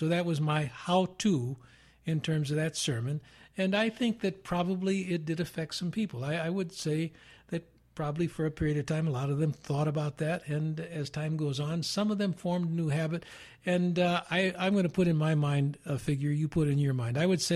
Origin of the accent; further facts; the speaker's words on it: Chicago, Illinois, United States; Last time I was out here, and you're from Pennsylvania, I'm from Chicago.